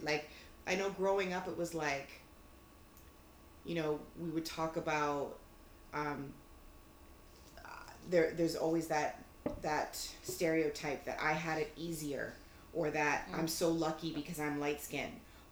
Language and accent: English; Brampton, Ontario, Canada; like I was born right down the street. Mm-hmm. So if somebody's asking me, I can say, well, I'm from Brampton. I'm from Canadian.